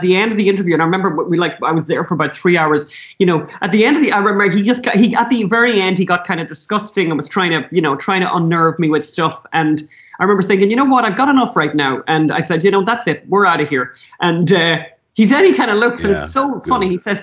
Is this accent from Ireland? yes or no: yes; Ireland; as Irish people